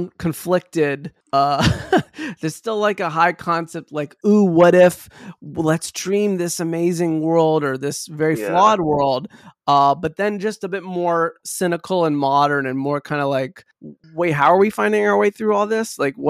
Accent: Deep South, United States; also born or lived in Midwest; I grew up in the Midwest, and then the other, I grew up after the Midwest, I grew up in the Deep South, and I've spoken about this too. I was a Jewish kid in the Deep South

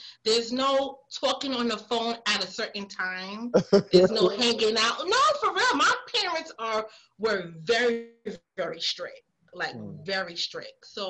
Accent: Brooklyn, New York, United States; Growing up in Brooklyn in the 80s and in the 90s, being Haitian wasn't a thing.

